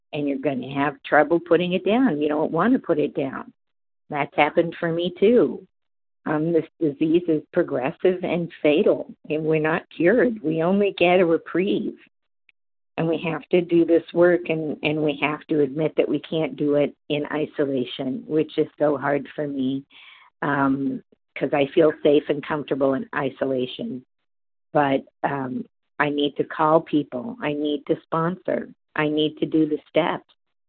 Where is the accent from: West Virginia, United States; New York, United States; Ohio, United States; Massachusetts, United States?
Massachusetts, United States; Central Massachusetts.